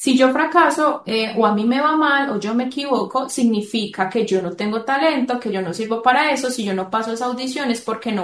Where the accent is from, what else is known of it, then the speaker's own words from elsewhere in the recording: Colombia; Yo he visto que acá, de donde soy, de Colombia, hay músicos que lo usan.